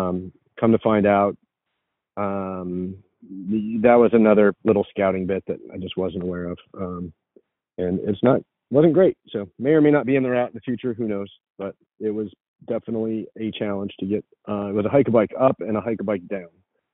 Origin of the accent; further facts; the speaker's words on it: Groton, Connecticut, United States; not to be confused with the Groton that I grew up in Connecticut, or was born in, even.